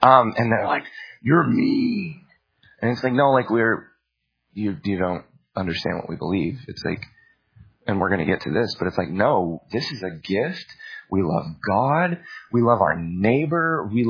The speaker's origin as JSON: {"language": "English", "town": "Lake Dallas", "region": "Texas", "country": "United States", "tie": "born or raised there", "said": "I mean, I remember even I was growing up in Lake Dallas, Texas. We were podunk"}